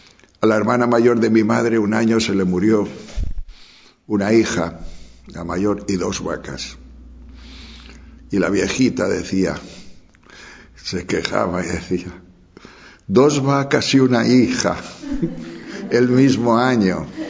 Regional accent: Castile and León, Spain; Mi pueblo era un pueblo. Yo solo viví, y no mucho tiempo, algún tiempo en la niñez en mi pueblo. La sensación que tengo era muy buena, porque era gente como limpia, ordenada. Allí mandaba el cura y el maestro. Era un pueblo pequeño de la montaña de León.

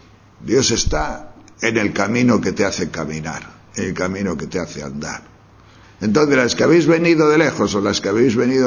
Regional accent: Tejerina, Castile and León, Spain; En mi pueblo, en Tejerina, que nieva metros, allí nadie pasa frío.

